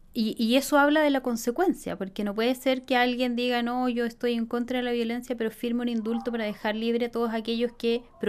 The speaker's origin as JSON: {"language": "Spanish", "country": "Chile", "said": "Y es ahí donde nosotros como chilenos, como ciudadanos, tenemos que ver quién nos da gobernabilidad"}